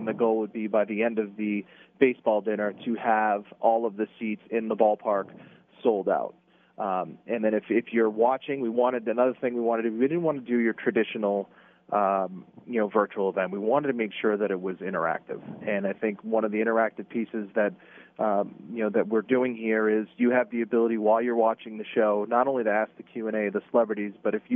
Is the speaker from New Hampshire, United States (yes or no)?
yes; Derry, New Hampshire, United States; It was the old WNDS back in my time growing up in Derry.